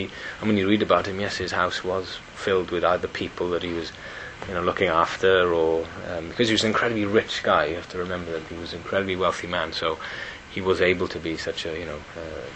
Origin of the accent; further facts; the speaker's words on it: Wales, United Kingdom; You know, coming Welsh, coming from Wales, you know, and being Welsh, we all very proud of our singing heritage.